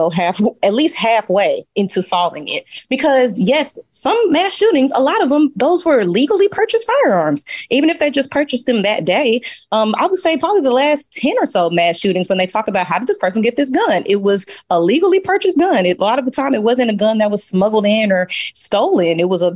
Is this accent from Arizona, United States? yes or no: no; Dallas, Texas, United States; I live in Texas. I'm not somebody that's just like, oh, you should not have no gun. Yeah, y'all know I'm from Dallas, Texas.